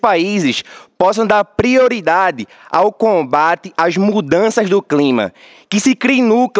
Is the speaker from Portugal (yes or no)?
no; Pernambuco, Brazil; tenho 21 anos de idade, venho do estado de Pernambuco, na região nordeste do Brasil